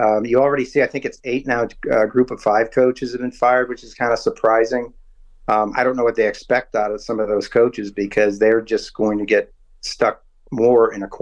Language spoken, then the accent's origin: English; St. Louis, Missouri, United States; I'm from St. Louis. I remember the Spinks hype and the hype over that fight.